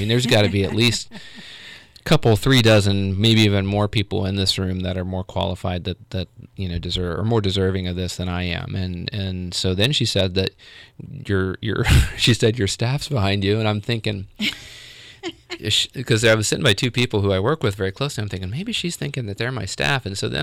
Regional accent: Portsmouth, Ohio, United States; I grew up in Southern Ohio, so I'm sensitive to this

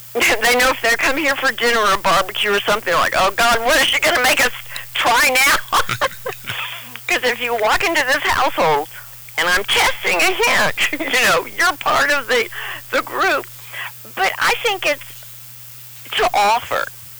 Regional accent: Texas, United States; Now, we're all from Texas, so we like Mexican food or Tex food, things that might be a little more spicy.

